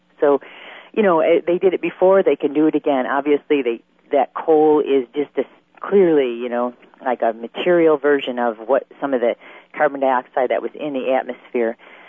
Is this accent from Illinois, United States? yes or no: yes; Chicago, Illinois, United States; born or raised there